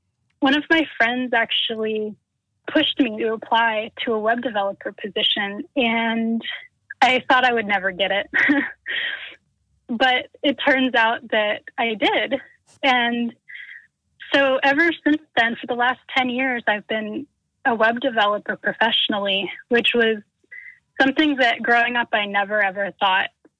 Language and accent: English; North Carolina, United States; Well, so I'm from North Carolina. I grew up here and have lived here for my whole life.